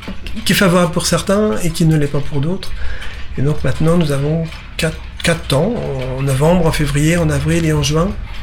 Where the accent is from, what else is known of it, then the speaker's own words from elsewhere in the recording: Le Havre, Normandy, France; je suis né au Havre, j'ai cherché à travailler au Havre